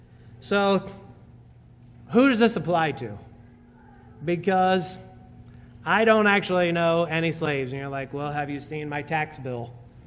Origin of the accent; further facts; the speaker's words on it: United States; not just because I'm an American, independence.